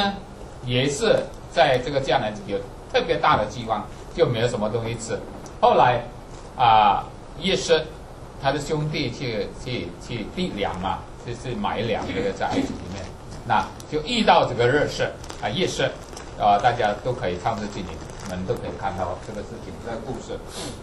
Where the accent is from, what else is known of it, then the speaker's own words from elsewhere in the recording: China; 我们中国人很注重啊，坟墓是很注重啊。